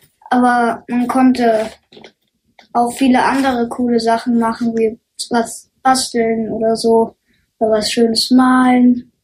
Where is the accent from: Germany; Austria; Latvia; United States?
Germany; Dresden, Saxony; ich komme aus Dresden.